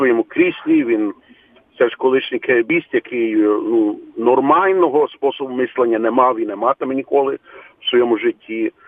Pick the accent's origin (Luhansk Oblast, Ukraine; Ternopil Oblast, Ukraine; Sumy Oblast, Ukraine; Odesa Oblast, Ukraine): Sumy Oblast, Ukraine; моєї рідної Сумщини, звідки я кілька мій батько родом